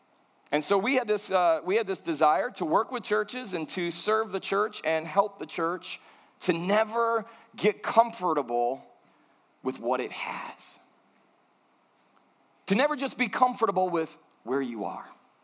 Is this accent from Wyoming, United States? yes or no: no; Chicago, Illinois, United States; moved away; I'm originally from the Chicago area. We moved from Chicago down to Florida and then up to Alabama.